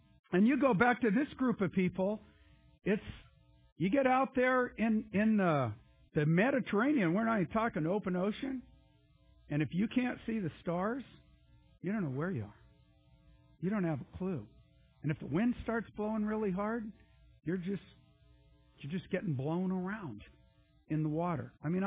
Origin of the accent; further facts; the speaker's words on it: California, United States; And I grew up in California, so I kind of know what California looks like.